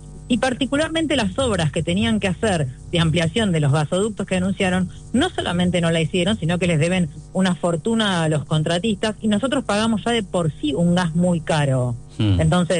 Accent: Necochea, Buenos Aires Province, Argentina; yo soy de Necochea

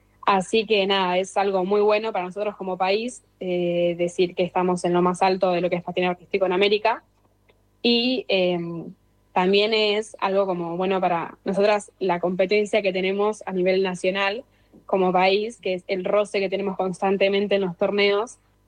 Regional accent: Lanús, Buenos Aires Province, Argentina; Sí, soy de Lanús.

